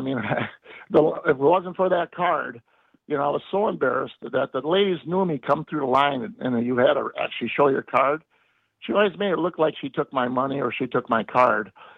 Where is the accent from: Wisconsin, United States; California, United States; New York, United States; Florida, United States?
Wisconsin, United States; Milwaukee; I, as a young boy growing up in Milwaukee, been into Racine.